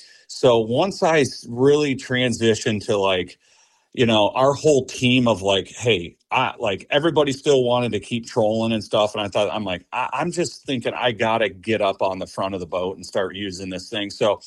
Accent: Warren, Pennsylvania, United States; So I'm from Warren, Pennsylvania, small town out in the Allegheny National Forest, gorgeous area.

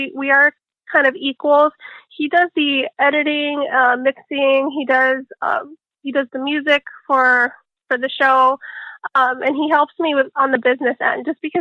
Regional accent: Chicago, Illinois, United States; Yes, I am from the south side of Chicago. I lived in the West Elgin area that's very near Midway Airport. I pretty much grew up on the south side of Chicago, and then we moved out to the Bolingbrook area when I was a teenager.

